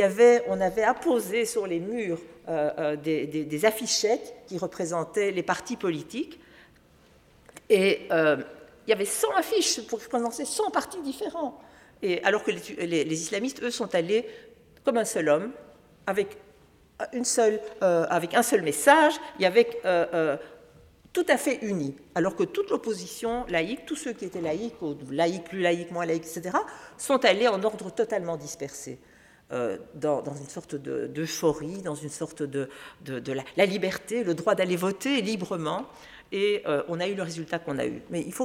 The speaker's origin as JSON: {"language": "French", "country": "Belgium", "said": "Et que chez nous, en Belgique, eh bien, c'est depuis l'année 2000 constitutionnellement"}